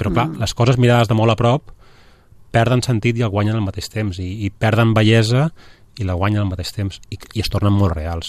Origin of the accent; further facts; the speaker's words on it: Ibiza, Balearic Islands, Spain; Soc d'Eivissa.